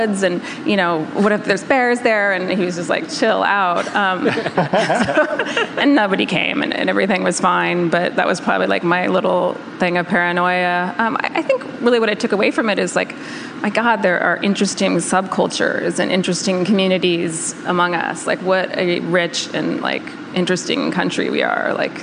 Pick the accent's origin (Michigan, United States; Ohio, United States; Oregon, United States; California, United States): California, United States; also born or lived in New York City; I'm from the North Bay, and I was living in New York City, and I moved back there, and I think it really reconnected me to the like natural beauty of California.